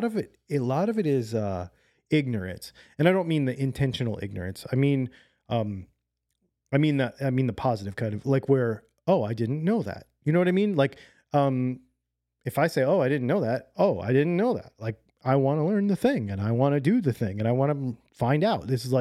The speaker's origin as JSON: {"language": "English", "country": "United States", "said": "Now, I am Native American. I am of a minority population"}